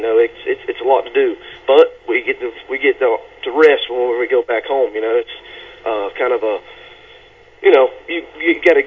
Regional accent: Austin, Georgia, United States; Yes, sir. Georgia. Okay. It's about Austin, Georgia.

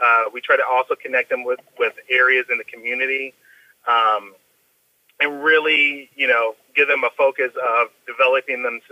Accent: Detroit, Michigan, United States; So I grew up in Detroit, Michigan, went to college in West Virginia at Marshall University

